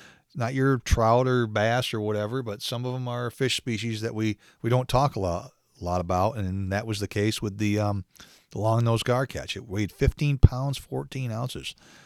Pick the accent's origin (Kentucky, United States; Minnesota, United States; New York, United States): New York, United States; Fort Ann; It's connected to the Hudson River. In fact, it passes through my hometown of Fort Ann, New York.